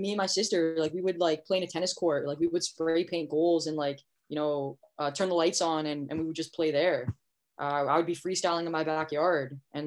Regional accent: Canada; born there; Yeah, so I mean, I was born in Canada, but my grandmother, she was Croatian. She was born in Croatia. My dad was born in Slovenia. My grandfather was born in Italy, obviously when it was Yugoslavia. And then they came to Canada.

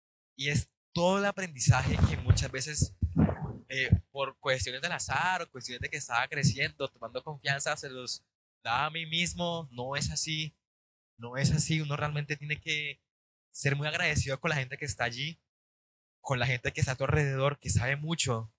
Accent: Magangué, Bolívar, Colombia; yo en 2019 me mudo a la ciudad de Magangue, Bolívar. Magangue, Bolívar es un municipio de Colombia, soy de allí. Yo sigo orgullosamente magangueño. No lo dice mi acento, no lo dice mi forma de ser, pero yo soy de Magangue.

